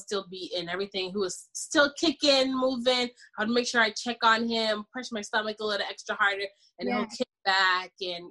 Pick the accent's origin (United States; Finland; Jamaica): Jamaica; I'm Jamaican, by the way. I'm from the islands.